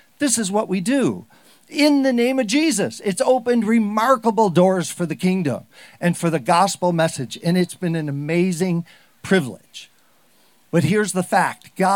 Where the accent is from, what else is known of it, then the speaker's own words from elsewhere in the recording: Colorado, United States; I come from Colorado where I live at 7,000 feet.